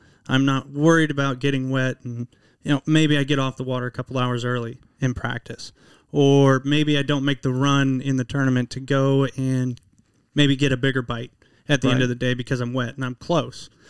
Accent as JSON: {"language": "English", "region": "West Coast", "country": "United States", "tie": "born or raised there", "said": "the biggest advantage you get from growing up in the West Coast."}